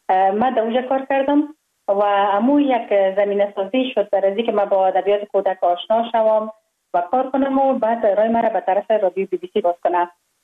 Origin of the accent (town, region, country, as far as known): Kabul, Afghanistan; born or raised there